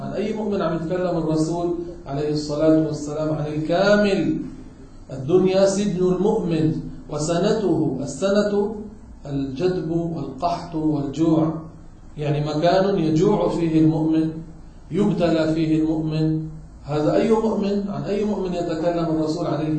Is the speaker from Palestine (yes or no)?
no; Beirut, Beirut Governorate, Lebanon; كثير من العوام عندنا ببيروت بيقولوا اللهم صل على النبي، اللهم صل على روح النبي.